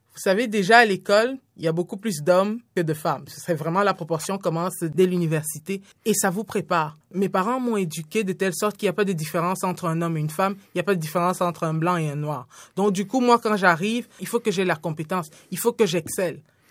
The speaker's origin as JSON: {"language": "French", "town": "Yaoundé", "region": "Centre", "country": "Cameroon", "said": "Nous, les plus basses températures, je vous dirais d'où je viens de Yaoundé, c'est 18 degrés, 16 degrés le matin et puis la journée."}